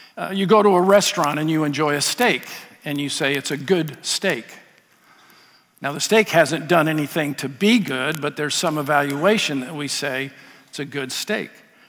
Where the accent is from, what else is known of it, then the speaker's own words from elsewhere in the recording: Oregon, United States; And growing up in Oregon, we had a lot of rain